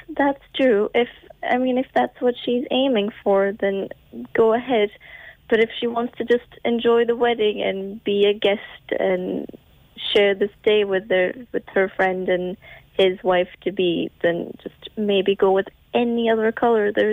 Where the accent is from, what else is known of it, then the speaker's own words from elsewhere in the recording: Portugal; I'm originally from Portugal.